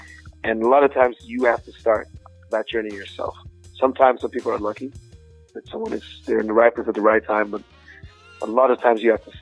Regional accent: Jos, Plateau, Nigeria; And growing up in Joss, you know, we used to, you know, we're taught invest in your launch or your product, spend money on the launch and all these things.

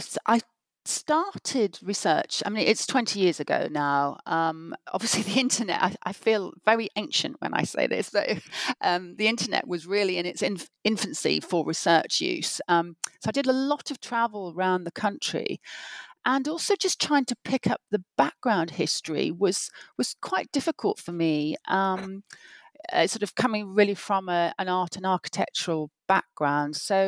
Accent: Wales, United Kingdom; the area where I grew up on the Welsh borders.

